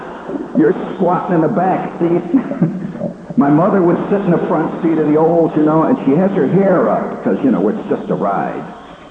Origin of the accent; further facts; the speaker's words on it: Indiana, United States; It's not easy for me, you see, because as a kid, I came from Indiana.